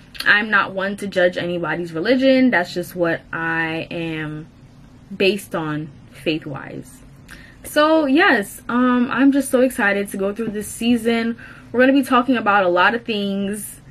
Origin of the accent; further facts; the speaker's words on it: Kingston, Surrey, Jamaica; now in New York, United States; I grew up in Kingston, Jamaica, and I went to a non-denominational church back in Jamaica, moved up to New York